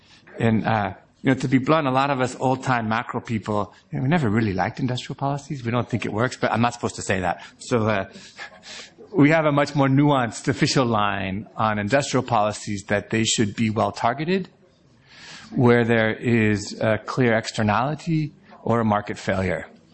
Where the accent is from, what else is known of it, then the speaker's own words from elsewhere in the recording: California, United States; But I'd like to say I grew up in California. I tend to be an optimist.